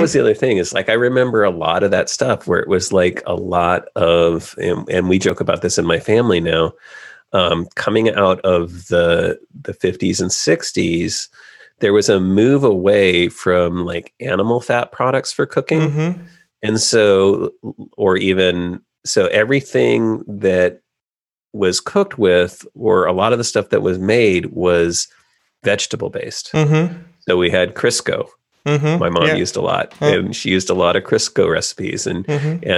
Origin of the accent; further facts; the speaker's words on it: California, United States; I grew up in California. Mm-hmm. Yeah. I grew up in California.